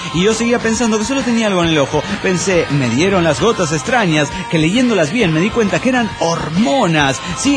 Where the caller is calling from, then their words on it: Villahermosa, Tabasco, Mexico; de Villahermosa, Tabasco, México.